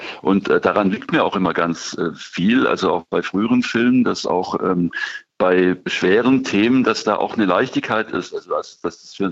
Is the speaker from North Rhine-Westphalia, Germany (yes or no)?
no; Baden-Württemberg, Germany; in einer ländlichen oder kleinstädtischen Gegend in Oberschwaben